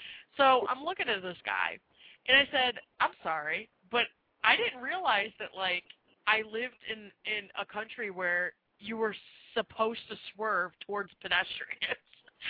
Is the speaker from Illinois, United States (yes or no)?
yes; Chicago, Illinois, United States; We're from Chicago.